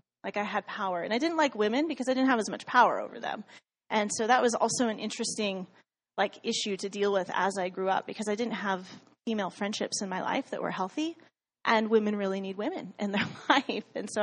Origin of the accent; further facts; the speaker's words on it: United States; born there; So I grew up, I was born in Washington